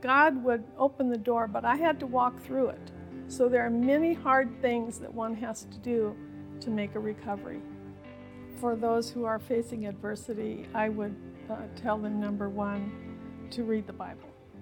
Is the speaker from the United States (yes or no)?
yes; Midwest, United States; Well, I grew up in the Midwest. I refer to it as Little House on the Prairie.